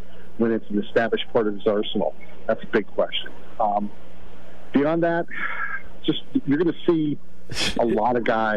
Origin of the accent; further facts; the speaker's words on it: Pittsburgh, Pennsylvania, United States; I grew up a Pirates fan. I grew up on the north side of Pittsburgh, as you probably can tell from my accent.